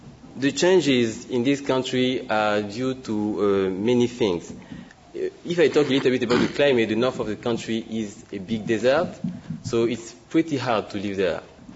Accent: Gabon; also born or lived in Mali / France; I've been living in many different countries. I was born in Mali, grew up in Gabon, in Central Africa, did my undergrad and my graduate studies in France

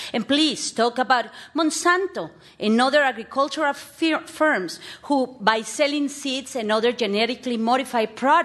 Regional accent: California, United States; and I am a Californian despite my accent.

